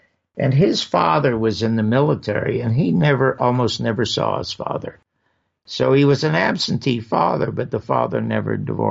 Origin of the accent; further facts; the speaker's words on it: Las Vegas, Nevada, United States; when I got to Washington, D.C., and everybody found out I was from Las Vegas